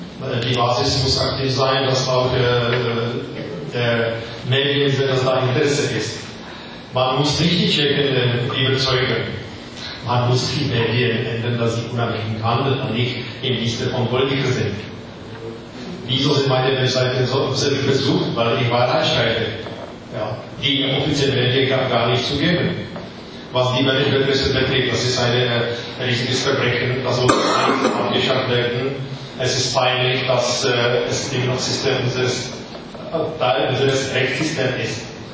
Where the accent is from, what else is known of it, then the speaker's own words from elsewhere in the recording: Switzerland; German is a second language; Ich bin ein Schweizer